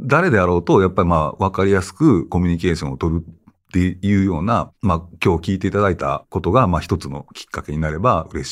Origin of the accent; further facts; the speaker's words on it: Osaka, Japan; accent: Kansai; やっぱり僕は関西イントネーションじゃないですか。どう考えても。大阪人なんで